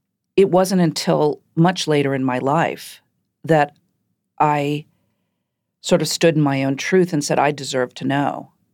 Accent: Shaker Heights, Ohio, United States; I grew up in Shaker Heights, Ohio. My father was a surgeon, my mother a stay-at-home mother.

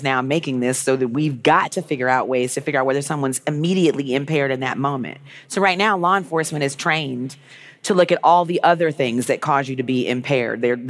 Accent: Illinois, United States; I always say … from Illinois because it rhymes and it sticks.

